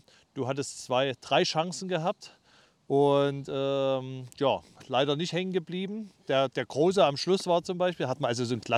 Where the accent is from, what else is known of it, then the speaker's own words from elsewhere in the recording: Leipzig, Saxony, Germany; Ich bin selber in der Großstadt groß geworden, in Leipzig, ne?